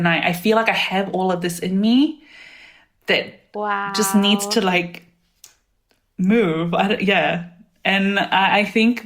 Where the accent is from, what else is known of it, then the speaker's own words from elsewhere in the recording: New Zealand; I grew up in New Zealand, so I grew up with Western culture